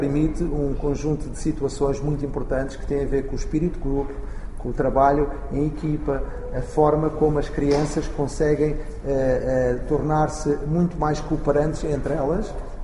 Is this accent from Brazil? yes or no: no; Portugal; Eu tive vários ídolos quando era miúdo, não só em Portugal.